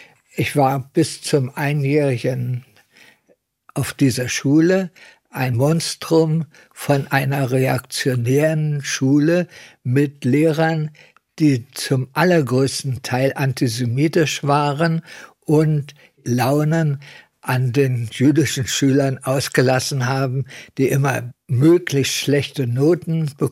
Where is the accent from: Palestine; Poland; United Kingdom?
Poland; Wrocław, Lower Silesian Voivodeship; born there; Ich bin geboren im Juni 1909 im damaligen Breslau.